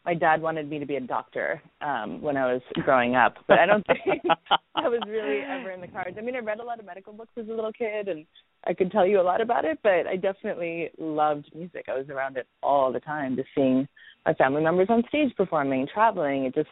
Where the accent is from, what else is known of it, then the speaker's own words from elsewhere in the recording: India; also born or lived in Los Angeles, United States; I went to music and dance boarding school in Kalakshetra growing up as a little kid. And then I was sort of raised between India and LA back and forth a lot of summers in India, a lot of school in both places